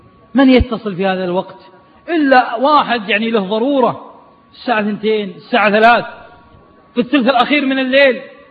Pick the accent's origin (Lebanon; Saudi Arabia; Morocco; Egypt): Saudi Arabia; Riyadh, Riyadh Province; واحد مرة طالع مع جيب طعس في التمام عندنا في الرياض في النفود